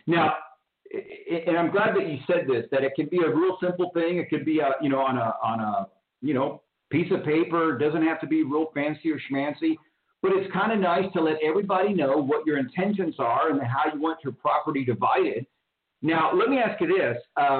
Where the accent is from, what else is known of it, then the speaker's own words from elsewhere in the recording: Houston, Texas, United States; I grew up in Houston, so I'm a little familiar with Grapevine, more familiar with Dallas or Fort Worth.